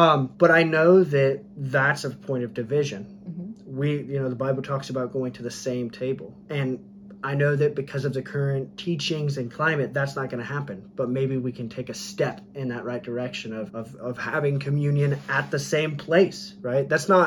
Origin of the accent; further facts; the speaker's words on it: United States; As an American, honestly, and as an American, I think you got to look more American.